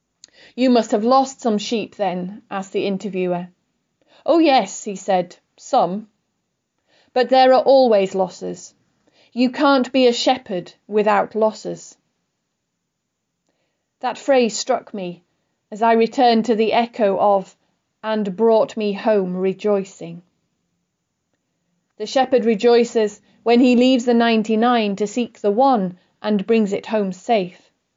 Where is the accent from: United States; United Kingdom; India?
United Kingdom; Yorkshire and the Humber; Where I grew up in Yorkshire